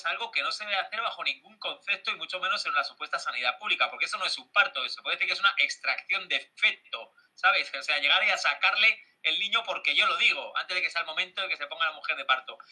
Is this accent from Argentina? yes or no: no; Galicia, Spain; El otro día daban unos datos de residencias de ancianos en Galicia, por cierto, en mi tierra